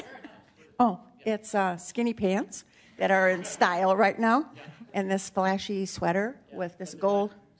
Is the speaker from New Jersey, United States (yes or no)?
no; Lake Geneva, Wisconsin, United States; But I'm from Lake Geneva.